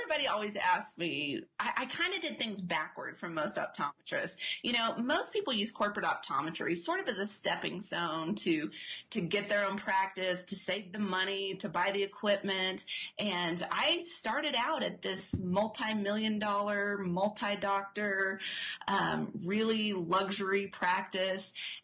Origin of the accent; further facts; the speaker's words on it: Amarillo, Texas, United States; You know, not many people know that I went to 17 schools, because when asked, I say I'm from Amarillo, Texas, you know, so.